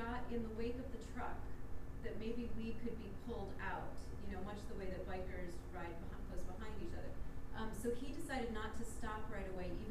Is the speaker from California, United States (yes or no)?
no; Michigan, United States; I'm from Michigan.